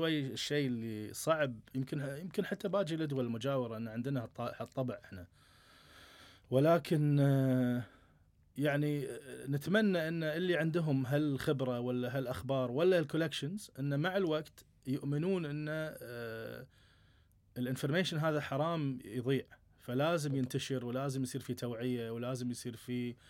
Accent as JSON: {"language": "Arabic", "country": "Kuwait", "said": "يعني إحنا تعودنا إن هذا الساعات شوية الكالتشر مالنا يكون التحفظ فيه هو الشيء السائد"}